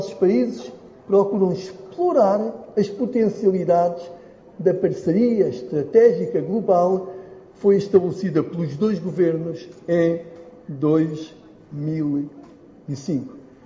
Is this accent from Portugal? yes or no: yes; Portugal; sou português por coração. E por isso é com muito orgulho que venho aqui